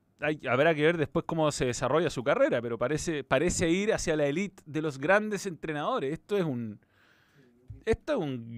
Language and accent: Spanish; Chile; uno como los chilenos le tenemos al